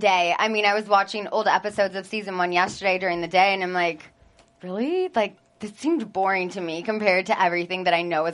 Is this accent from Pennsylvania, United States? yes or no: no; California, United States; When I'm fresh to LA, I mean, I'm from Southern California, but fresh